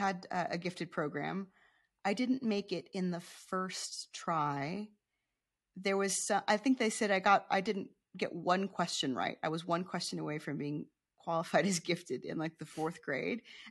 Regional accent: Roswell, Georgia, United States; So I grew up in Marietta, Roswell, Georgia.

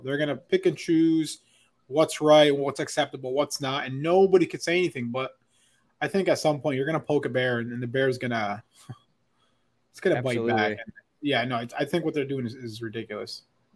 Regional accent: United States; I'm an American, you're an American. I would not want to be anywhere else

